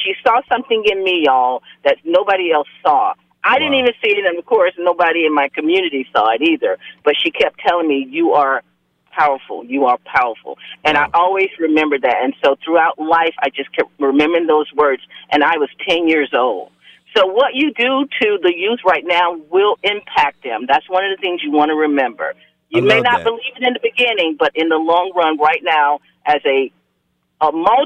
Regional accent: Bahamas; And I'm not Jamaican, but I am Bahamian, so it's in the blood.

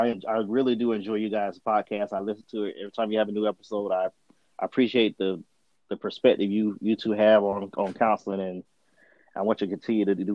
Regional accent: Cairo, Georgia, United States; now in Macon, United States; I live in Macon, and I'm from Cairo, Georgia.

